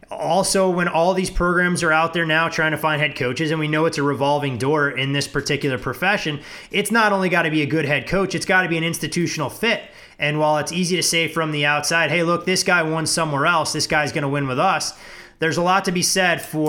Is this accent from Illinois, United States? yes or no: yes; Illinois, United States; I mean, I grew up in the Chicagoland area.